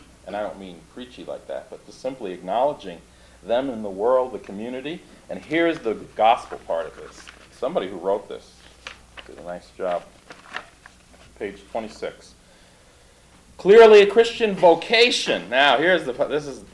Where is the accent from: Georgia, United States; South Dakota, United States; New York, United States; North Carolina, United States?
New York, United States; They were not going to know I'm from New York. White liberal from about the East.